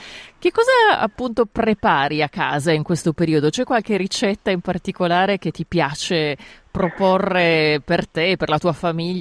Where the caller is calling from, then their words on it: Melbourne, Victoria, Australia; io non sono di Sydney, ti parlo da Melbourne